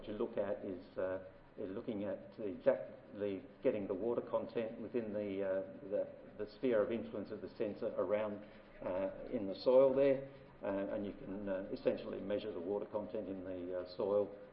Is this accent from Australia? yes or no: yes; Australia; from Australia.